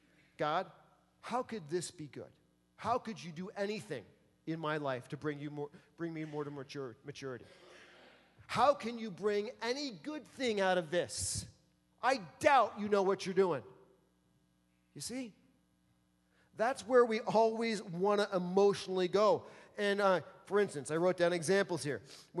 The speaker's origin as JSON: {"language": "English", "region": "East Coast", "country": "United States", "tie": "born or raised there", "also_born_or_lived": "Lake Michigan", "lives_now": "Iowa, United States", "said": "As you know, I grew up on the East Coast. I'm not an Iowa native"}